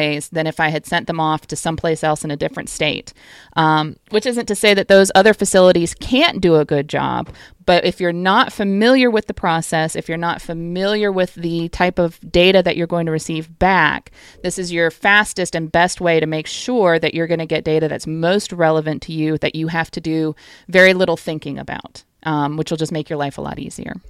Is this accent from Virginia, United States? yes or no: yes; Virginia, United States; I'll take my home state, Virginia.